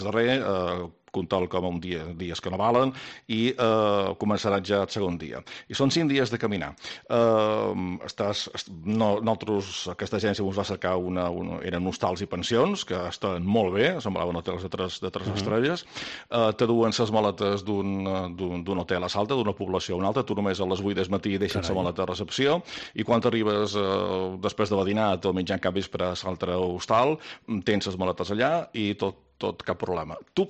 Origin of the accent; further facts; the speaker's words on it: Balearic Islands, Spain; d'on ets, tal, i jo de Menorca, ai, Menorca, nice